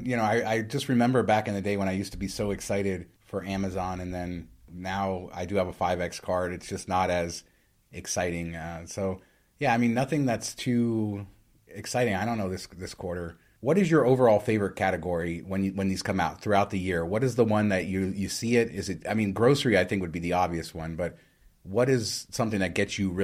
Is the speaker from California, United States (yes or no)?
yes; California, United States; Yeah, growing up in California, we have so many freeways.